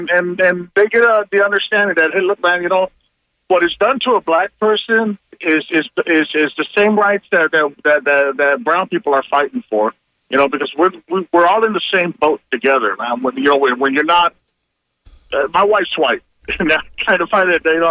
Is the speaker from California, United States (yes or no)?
yes; California, United States; I'm from California. My mother's from Tijuana, but she's a Yaqui Indian